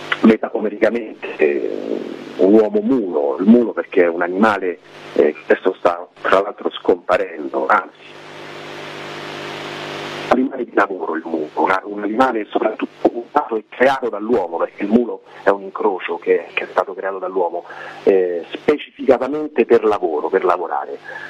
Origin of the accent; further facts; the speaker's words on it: Roviano, Lazio, Italy; io dovete sapere che non sono di Roma, io vengo da un paesino ad est da Roma, a una cinquantina di chilometri da Roma, un paesino che si chiama Roviano, di 1500 persone